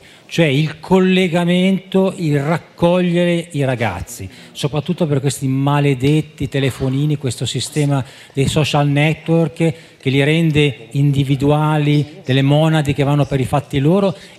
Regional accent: Genoa, Liguria, Italy; now in Milan, Italy; A Milano, io sono di Genova, sono un giornalista, un collega

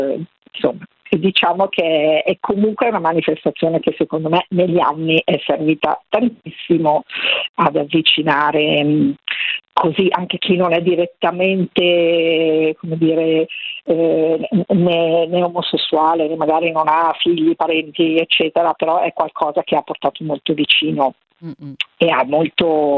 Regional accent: Milan, Lombardy, Italy; Sono di Milano

